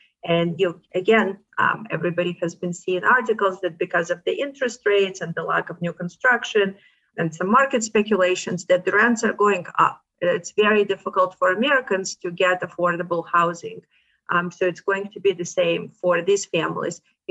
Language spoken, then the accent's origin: English; Ukraine; or maybe because I'm from Ukraine, I get to see a lot of articles about it.